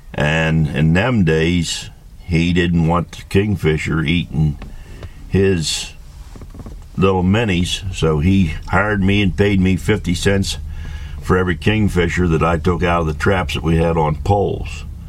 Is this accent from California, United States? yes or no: no; Carlisle, Pennsylvania, United States; also born or lived in Memphis, Tennessee; And I was born in Memphis, Tennessee. And we finally ended up in Carlisle, Pennsylvania. That was the first place we resided.